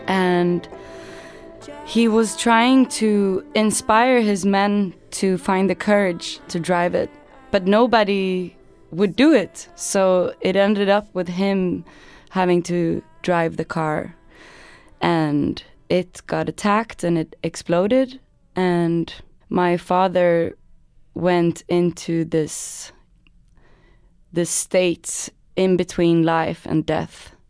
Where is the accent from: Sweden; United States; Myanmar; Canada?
Sweden; my separation of, you know, growing up in Sweden and feeling rootless.